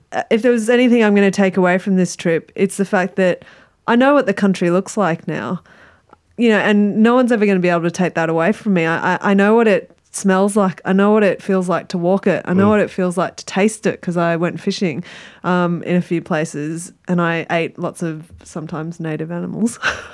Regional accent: Australia; accent: Australian; if you can't tell from my accent, I'm born and bred Aussie.

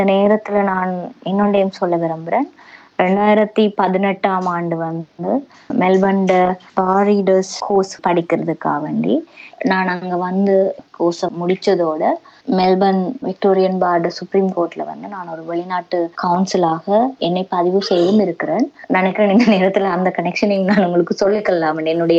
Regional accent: Mannar, Northern Province, Sri Lanka; நான் பிறந்து வளர்ந்தது எல்லாமே மன்னார்ல தான். என்னுடைய தாய் தந்தையர்கள் யாழ்ப்பாணத்து பின்னணியை கொண்டிருந்தாலும் நான் பிறந்தது வளர்ந்தது எல்லாமே மன்னார்ல.

